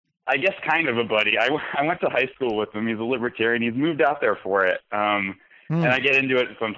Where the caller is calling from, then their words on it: Washington, United States; I'm from Southeastern Washington.